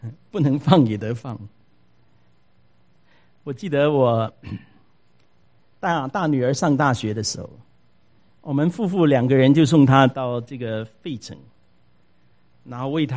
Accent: China; 不过我觉得我们中国人呢也有一点过分，就是我们生的是孩子，我们生孩子呢18岁以后呢还是什么？还是孩子。

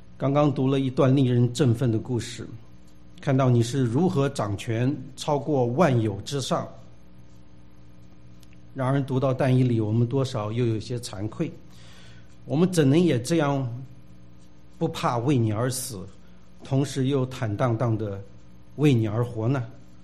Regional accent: China; 我们从大陆来的特别明白这一点。

